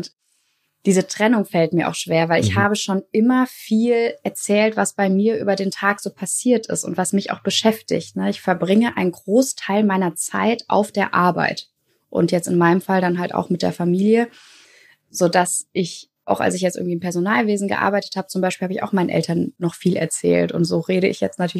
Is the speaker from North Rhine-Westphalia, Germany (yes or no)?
yes; Düsseldorf, North Rhine-Westphalia, Germany; Wir sind beide in Düsseldorf aufgewachsen.